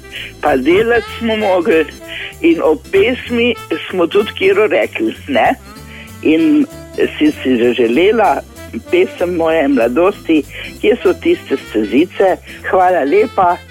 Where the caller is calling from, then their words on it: Dolenji Boštanj, Lower Sava, Slovenia; iz Dolenega Boštanja, z prelepe vasice, kjer so pridni in mrljivi ljudje.